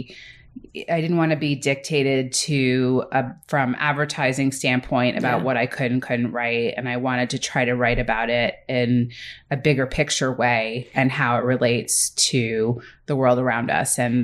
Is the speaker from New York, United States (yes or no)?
yes; New York, United States; Strangely enough, growing up in New York, I wasn't really aware of the fashion coverage